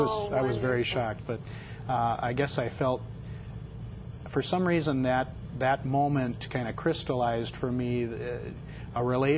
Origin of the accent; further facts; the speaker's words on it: Delano, Minnesota, United States; I grew up in Delano, Minnesota. I'm the oldest of 8 children